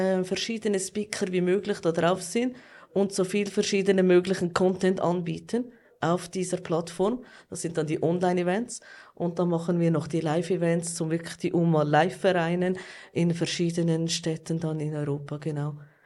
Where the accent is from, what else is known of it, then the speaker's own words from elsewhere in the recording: Switzerland; Ich bin Schweizerin. Über 20 Jahre zum Islam konvertiert, Alhamdulillah. Ich bin Mutter von 5 Kindern.